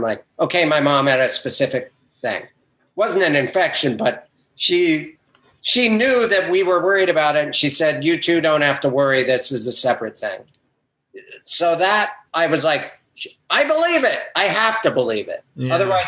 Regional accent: Montana, United States; In Montana.

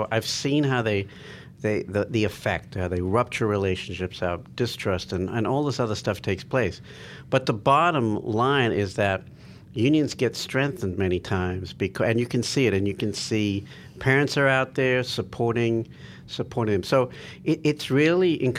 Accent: Texas, United States; now in California, United States; One thing, I know I came from Texas to California, and there just seems to be – it's not very mindful.

